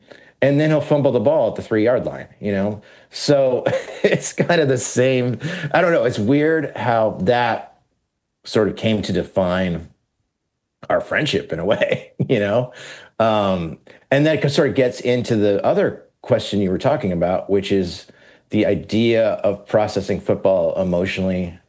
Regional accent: State College, Pennsylvania, United States; I mean, that's my hometown. Mm-hmm. That's where I grew up. That's where I went to college. This is where my parents still live, you know?

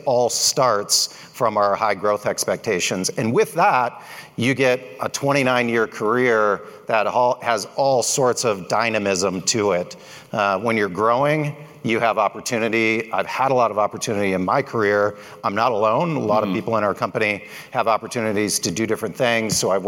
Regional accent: Michigan, United States; now in Bay Area, United States; So I'm originally from Michigan. I live here in the Bay Area now, but I was going to college back in Michigan

